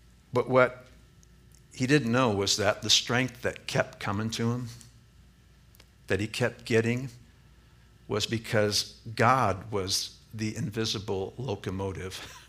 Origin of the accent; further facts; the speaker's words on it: Midwest, United States; Now, I'm a flatlander from the Midwest.